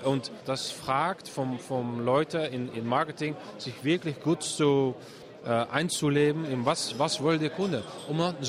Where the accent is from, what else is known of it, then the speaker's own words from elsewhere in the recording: Netherlands; German is a second language; ich bin Holländer, das haben Sie fast schon gehört